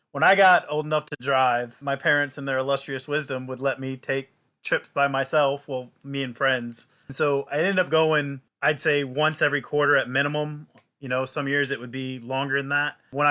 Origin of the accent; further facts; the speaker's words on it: Jacksonville, Florida, United States; So I grew up in Jacksonville, Florida, 2 hours north from here in Orlando, and Disney was, like, the one big day trip I looked forward to every year.